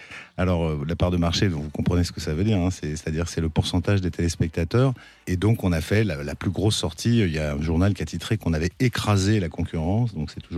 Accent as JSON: {"language": "French", "town": "Paris", "region": "Île-de-France", "country": "France", "said": "d'ailleurs j'y vis maintenant au sud, parce que je suis parisien d'origine, mais l'Est était encore un territoire inconnu"}